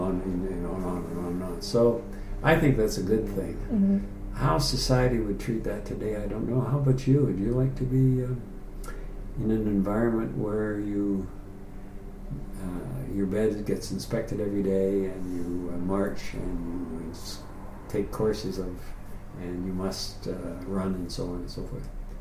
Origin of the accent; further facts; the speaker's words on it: Vancouver, British Columbia, Canada; as I said, I was from Vancouver.